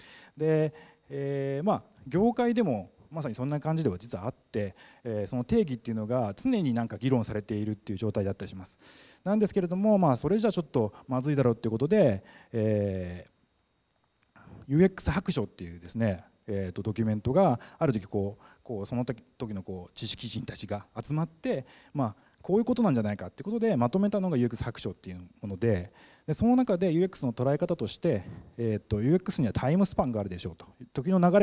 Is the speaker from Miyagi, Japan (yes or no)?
no; Okayama, Japan; 岡山市南区出身ということで、こう岡山はどねになったのかなということで、ちょっと帰ってきたいなみたいな話をしてたら